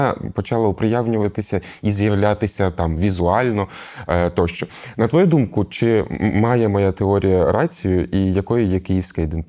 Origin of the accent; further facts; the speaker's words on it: Lviv, Lviv Oblast, Ukraine; я можу помилятися, тому що я львів'янин